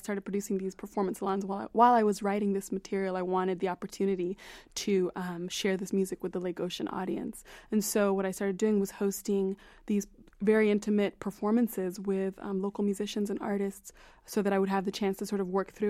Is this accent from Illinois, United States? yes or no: yes; Illinois, United States; born there; because I am an African woman. I was born here in Illinois, but I spent so much time on the continent. I lived part of my childhood there.